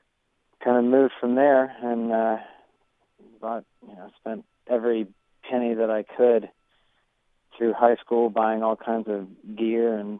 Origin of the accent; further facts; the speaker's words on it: Parkersburg, West Virginia, United States; also born or lived in Charleston; Yeah, I was born in Charleston and... I've lived in Parkersburg all my life.